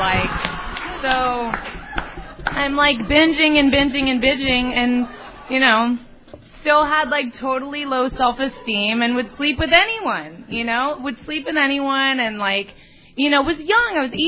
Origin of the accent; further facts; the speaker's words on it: La Cañada, California, United States; And I grew up in La Cañada, and I just, like, did not fit in there.